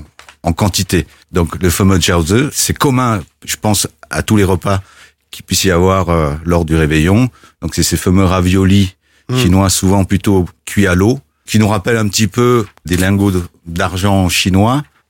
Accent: France; accent: French; mon accent français

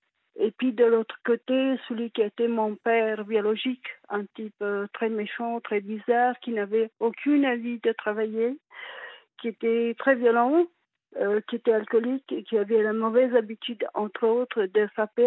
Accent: Italy; j'ai 50 ans et je suis italienne. 60, pardon.

